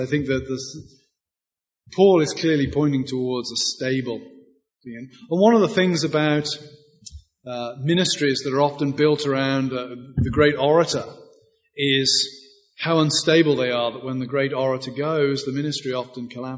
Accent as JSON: {"language": "English", "country": "United Kingdom", "said": "I'm a British guy."}